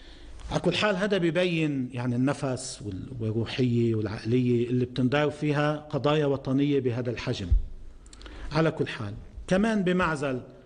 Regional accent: Lebanon; خلينا نحطها على جنب، نجي نقول في عنا عشرات الآلاف من العائلات اللبنانية

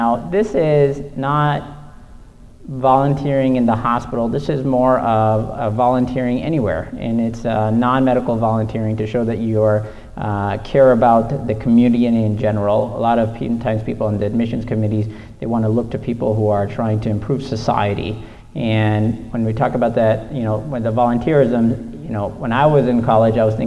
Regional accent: Michigan, United States; I grew up in Michigan. I went to school at the University of Michigan, then I went to actually in Atlanta, so I was at Emory University for medical school

